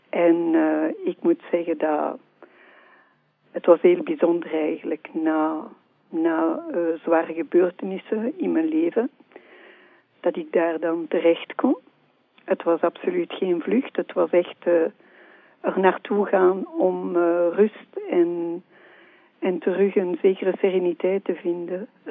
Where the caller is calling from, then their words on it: Forest, Brussels-Capital Region, Belgium; also born or lived in Ixelles; Ja, inderdaad. Ik woon dus momenteel in Vorst, maar wij hebben heel lang eigenlijk in Elsene gewoond.